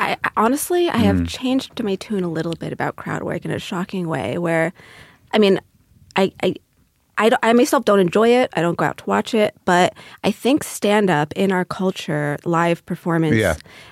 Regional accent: Iselin, New Jersey, United States; the town I grew up in, Islin, it's also

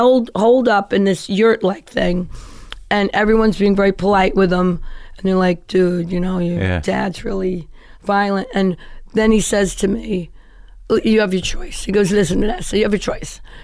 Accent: Brooklyn, New York, United States; So I get to this commune. There's no electricity. I'm this kid from Brooklyn.

